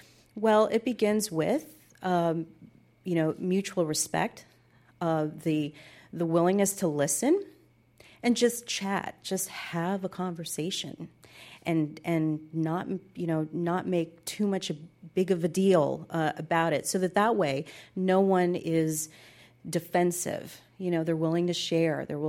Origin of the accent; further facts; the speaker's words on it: New York City, New York, United States; born there; now in Silver Spring, United States; Silver Spring, Maryland. But before that, I was actually born in New York City.